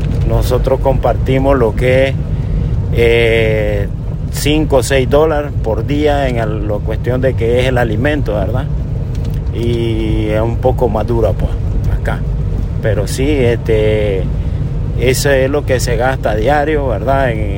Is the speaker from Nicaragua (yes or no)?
yes; Nicaragua; Soy nicaragüense, resido en la frontera de Peña Blanca y tengo 47 años.